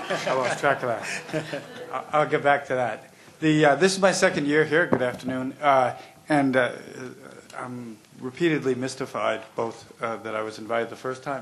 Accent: Ireland; I'm Irish, I'm white, and I'm sober.

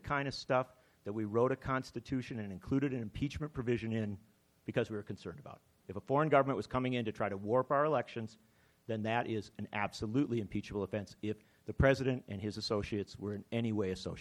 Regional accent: Wisconsin, United States; I come from Wisconsin, and there is an incredible pattern of troublesome meddling in Milwaukee, Wisconsin

